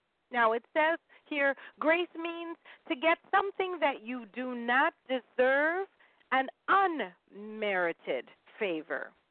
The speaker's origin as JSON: {"language": "English", "country": "United Kingdom", "said": "Of course, Oxford is my first choice being British."}